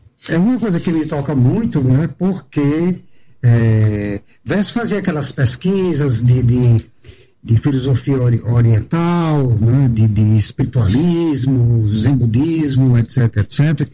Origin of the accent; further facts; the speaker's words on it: Mossoró, Rio Grande do Norte, Brazil; now in Natal, Brazil; Coisas que não imaginava encontrar aqui em Natal, como realmente aqui em Natal, para mim, que vinha de Mossoró, eu achava tudo muito devagar.